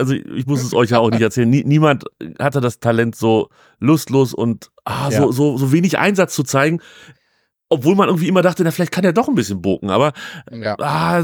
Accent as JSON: {"language": "German", "town": "Hanover", "region": "Lower Saxony", "country": "Germany", "said": "ich komme halt aus Hannover, was soll ich machen?"}